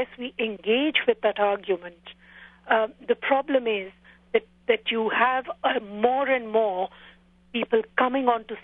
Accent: Khyber Pakhtunkhwa, Pakistan; I come from the Pakhtun of the Northwest Frontier Province.

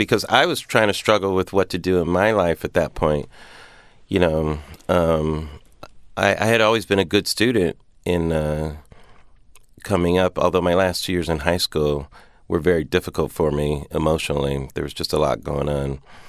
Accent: Pomona, California, United States; born or raised there

